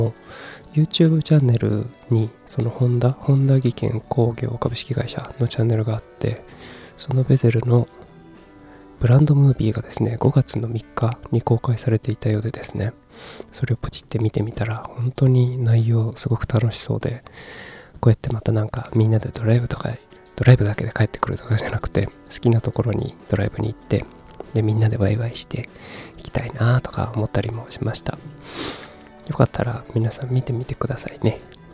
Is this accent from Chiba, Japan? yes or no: no; Kumamoto, Japan; also born or lived in Tokyo; 東京で働いていて、仕事を辞めて地元の熊本に帰ってきた僕ですね、36歳無職の僕がですね